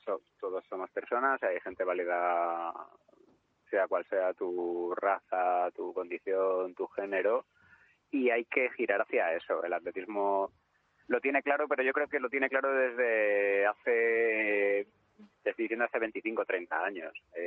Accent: Móstoles, Community of Madrid, Spain; Soy de Móstoles.

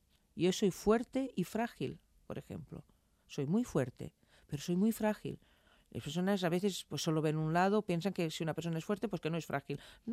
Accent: Porto, Norte, Portugal; yo escuchaba cuando era pequeña en Porto. Mi familia, mi mamá y mi abuela españolas

